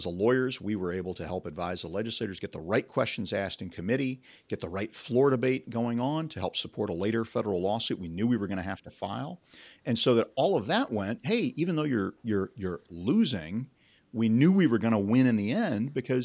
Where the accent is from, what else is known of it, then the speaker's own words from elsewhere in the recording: Illinois, United States; I came from Illinois where I've seen people, you know, this issue is very hot in a more blue state.